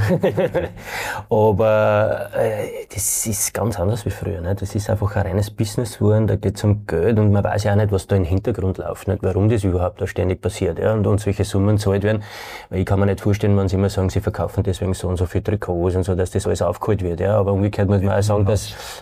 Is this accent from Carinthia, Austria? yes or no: no; Vienna, Austria; Wir sind eigentlich miteinander aufgewachsen. Wir sind beide aus Floridsdorf.